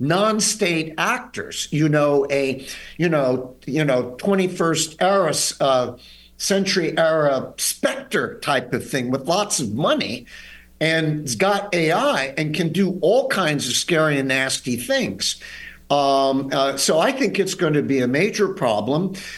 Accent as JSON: {"language": "English", "town": "Chicago", "region": "Illinois", "country": "United States", "tie": "born or raised there", "said": "and I grew up with in Chicago with going to games with Ernie Banks and Ron Sano"}